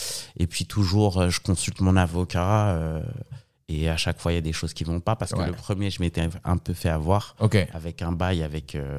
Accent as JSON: {"language": "French", "town": "Paris", "region": "Île-de-France", "country": "France", "tie": "born or raised there", "said": "Moi, je suis né à Paris 15e."}